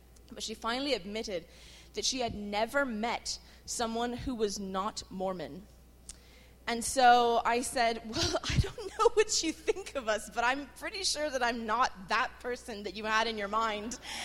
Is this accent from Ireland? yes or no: yes; Ireland; Do you think I'm loose because I'm from Ireland?